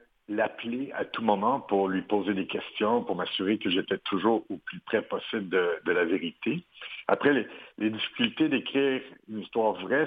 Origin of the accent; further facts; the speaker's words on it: Quebec, Canada; je suis québécois. J'ai fait des films ici au Québec et aux États-Unis aussi, maintenant en France.